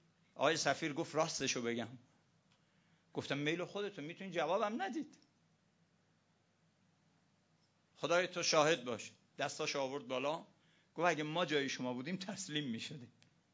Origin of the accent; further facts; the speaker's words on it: Iran; مردم چجوری با ما برخورد میکنن تا میفهمیدن ما ایرانی هستیم